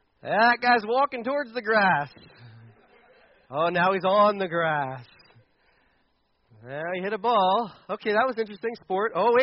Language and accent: English; Delaware, United States; I grew up in Delaware, and we had no home team.